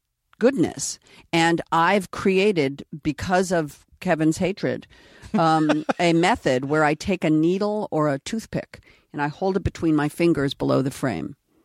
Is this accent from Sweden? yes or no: yes; Sweden; I'm from Sweden.